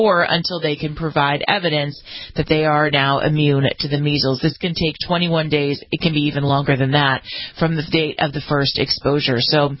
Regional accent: Los Angeles, California, United States; It's coming from my hometown of Los Angeles

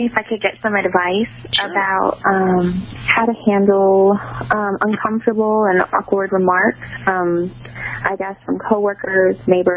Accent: California, United States; now in Oklahoma, United States; I'm Hispanic, and I'm from California, and I moved to Oklahoma, and people like to point out that I am Hispanic.

